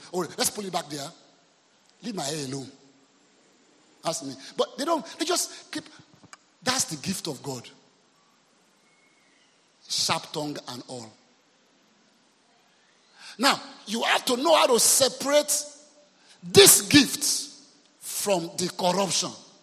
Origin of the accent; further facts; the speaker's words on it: Côte d’Ivoire; I grew up in Ivory Coast.